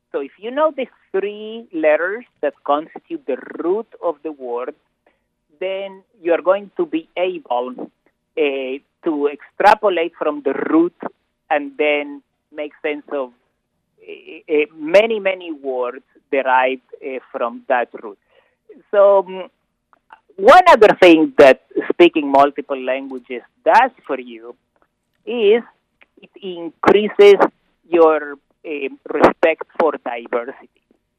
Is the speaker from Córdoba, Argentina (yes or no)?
yes; Córdoba, Argentina; also born or lived in Israel; I come from Argentina, from Cordoba, where there is a very unique self-deprecating type of humor, which I really love.